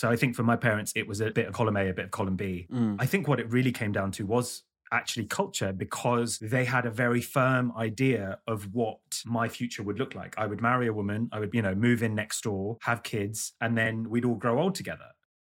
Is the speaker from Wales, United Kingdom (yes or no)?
no; London, United Kingdom; I grew up in London, and London in the early 90s was, the UK was a homophobic place, right?